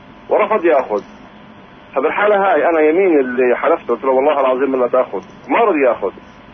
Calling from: Nablus, West Bank, Palestine; من نابلس.

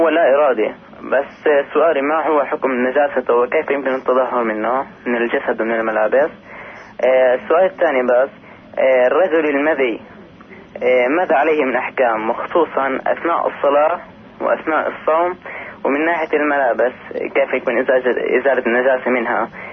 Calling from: Nablus, West Bank, Palestine; من نابلس.

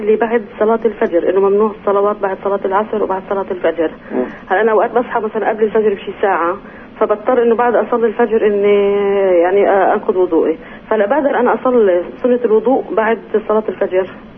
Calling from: Jericho, West Bank, Palestine

